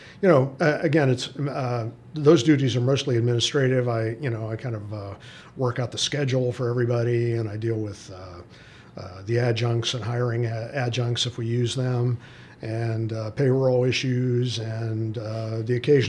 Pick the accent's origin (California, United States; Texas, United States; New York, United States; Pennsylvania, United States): Pennsylvania, United States; Pittsburgh; But I grew up in Pittsburgh. I went off to Notre Dame